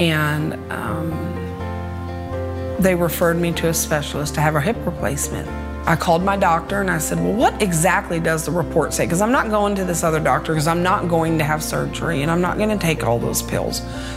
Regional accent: Texas, United States; I am from Kitty Koy, Texas.

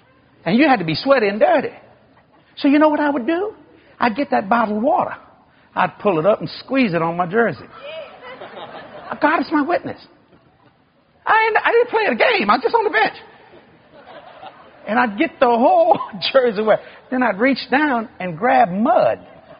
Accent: New Orleans, Louisiana, United States; And you see, I was raised in the Italian section in New Orleans.

